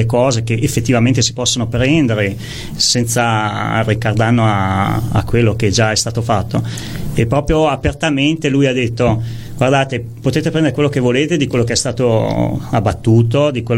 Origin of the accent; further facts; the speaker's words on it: Trentino-Alto Adige, Italy; born there; Noi siamo nati in Trentino e saremo sempre trentini